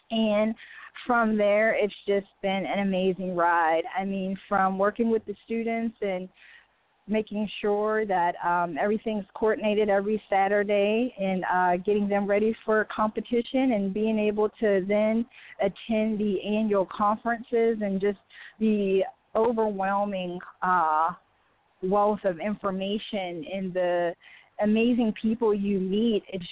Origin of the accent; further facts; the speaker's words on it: Pittsburgh, Pennsylvania, United States; she's from Pittsburgh, my hometown